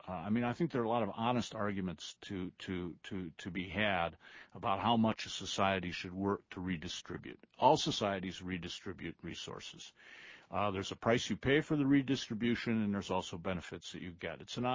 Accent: Toledo, Ohio, United States; You know, I come from a blue-collar town. I grew up in Toledo, Ohio. My dad was a car salesman. We were not rich.

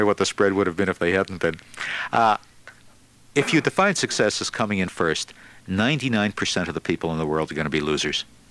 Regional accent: Boston, Massachusetts, United States; now in Chicago, United States; I'm a Bostonian in Chicago

